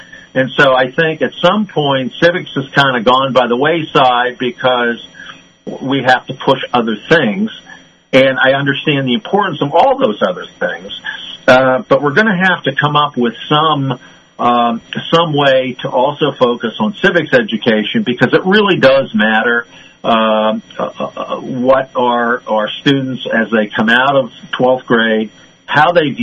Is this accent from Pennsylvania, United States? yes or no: yes; Ellwood City, Pennsylvania, United States; growing up in Elwood City in western Pennsylvania, I can remember my civics teacher.